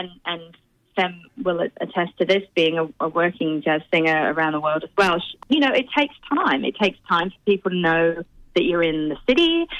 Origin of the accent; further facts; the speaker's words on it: England, United Kingdom; I'm English, I grew up in England, I lived, you know, a hop, skip and a jump across the channel in England.